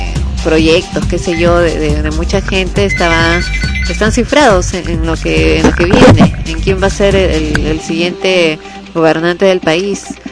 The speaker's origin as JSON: {"language": "Spanish", "country": "Peru", "tie": "born there", "said": "No soy extranjera. Nací en Perú, vivo en Perú"}